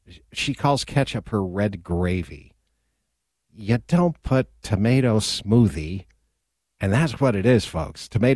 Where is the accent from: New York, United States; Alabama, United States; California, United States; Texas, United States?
New York, United States; moved away; I'm originally from New York, but I left in the 70s.